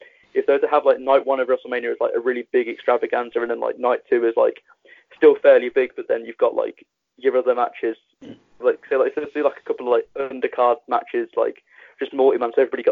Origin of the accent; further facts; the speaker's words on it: United Kingdom; And us as well, as British fans, like we have to often stay up past midnight.